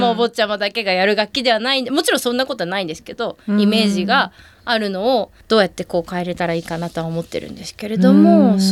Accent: Nagasaki, Japan; ただ私はあの出身が長崎なので、その時長崎に先生が全然いらっしゃらなくて

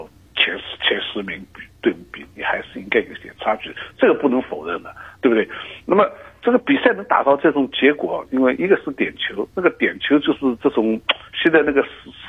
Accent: China; moved away; 在国内，因为我从国内过来的嘛

